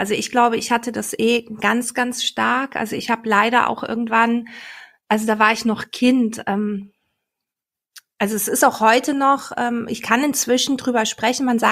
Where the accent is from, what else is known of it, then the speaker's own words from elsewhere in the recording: Belgium; now in Germany; Also ich bin in Belgien aufgewachsen und bin dann zu meinem Vater nach Deutschland gegangen.